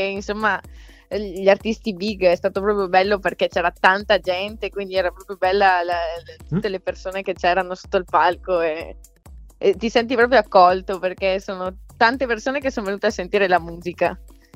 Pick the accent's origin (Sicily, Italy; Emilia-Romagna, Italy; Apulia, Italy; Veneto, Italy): Veneto, Italy; Certo, io sono veneta, poi.